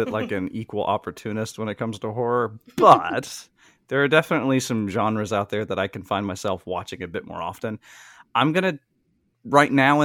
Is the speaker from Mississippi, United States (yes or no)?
yes; Mississippi, United States; now in Amsterdam, Netherlands; I'm originally from Mississippi. I currently live in Amsterdam in the Netherlands.